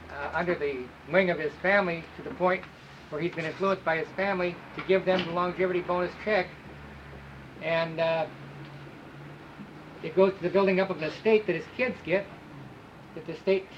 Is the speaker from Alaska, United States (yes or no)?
yes; Ketchikan, Alaska, United States; For the record … I'm from Ketchikan.